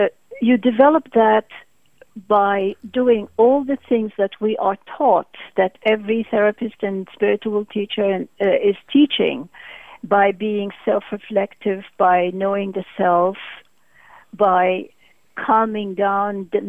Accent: Baghdad, Baghdad Governorate, Iraq; because my father's from India, my mother's from Syria. I was born and brought up in Baghdad. So that's two ancient cultures that I was born

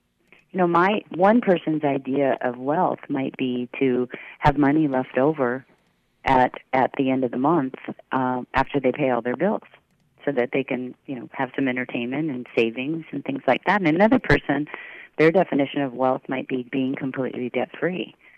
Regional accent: Hawaii, United States; And I was born and raised in Hawaii, so I said, you know, it's a freckle.

